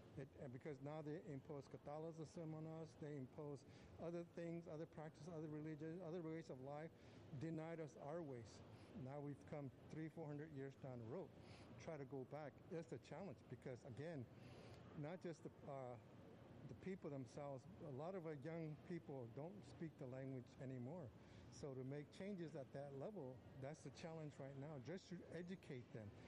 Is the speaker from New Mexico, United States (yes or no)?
yes; Tesuque Pueblo, New Mexico, United States; I'm from New Mexico, Tisuki Pueblo to be specific.